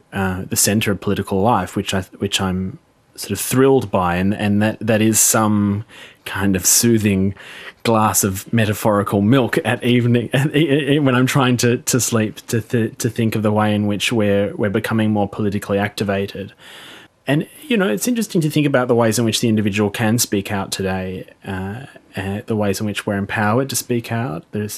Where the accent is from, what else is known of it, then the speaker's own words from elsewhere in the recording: Australia; And for myself as an Australian director working with an Australian team on the show